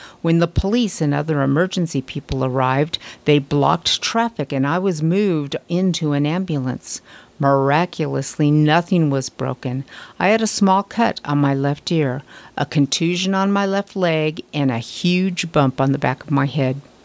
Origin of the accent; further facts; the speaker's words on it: New York, United States; Being a New Yorker, I was going to just cross the street.